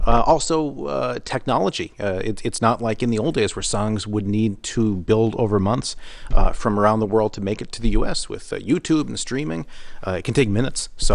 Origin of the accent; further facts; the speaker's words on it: Massachusetts, United States; And I'm from Massachusetts, so right off the bat, I was like, oh, that's great.